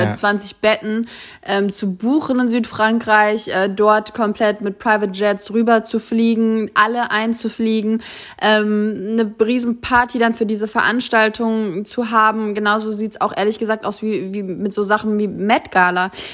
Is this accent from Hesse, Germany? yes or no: yes; Kassel, Hesse, Germany; Wir sind zusammen damals in Kassel aufgewachsen